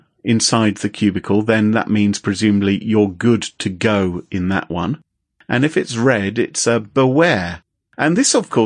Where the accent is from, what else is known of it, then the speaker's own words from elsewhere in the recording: England, United Kingdom; When it comes to these things, I'm just English, right?